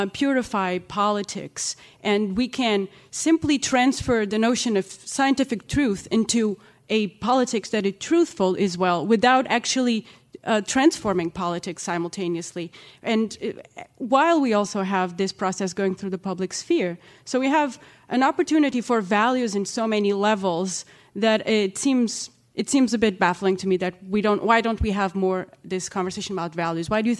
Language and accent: English; Portugal; I'm from Portugal.